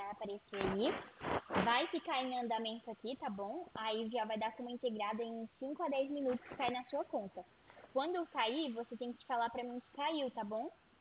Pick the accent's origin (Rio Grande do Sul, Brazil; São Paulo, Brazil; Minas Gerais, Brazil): São Paulo, Brazil; Eu sou de São Paulo.